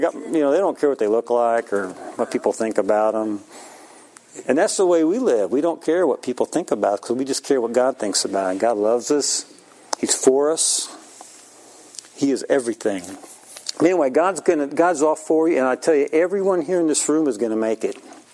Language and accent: English; United States; And I was from America, supposedly.